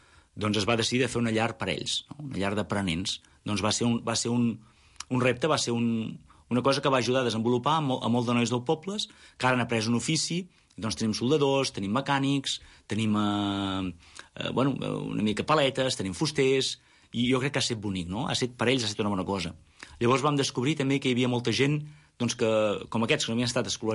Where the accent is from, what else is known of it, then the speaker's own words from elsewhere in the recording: Olot, Catalonia, Spain; jo soc d'Olot